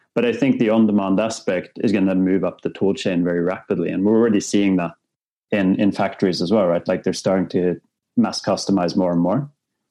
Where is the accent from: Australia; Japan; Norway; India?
Norway; now in United States; I'm from Norway originally.